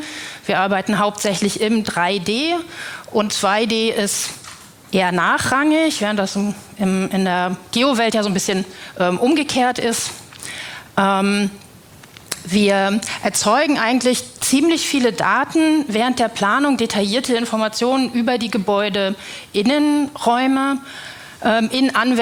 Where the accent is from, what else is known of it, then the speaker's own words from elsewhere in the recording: Dresden, Saxony, Germany; Ich komme auch aus Dresden wie der Vorredner, bin an der HTW Dresden